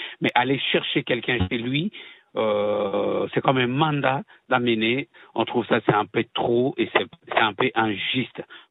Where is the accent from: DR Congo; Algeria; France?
DR Congo; nous sommes tous des Africains et surtout nous, qu'on vient de la République démocratique du Congo